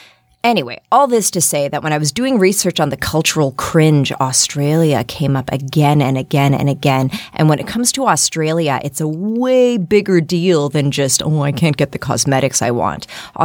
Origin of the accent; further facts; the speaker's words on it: Canada; growing up as a Canadian pre-internet, I definitely felt it as a kid.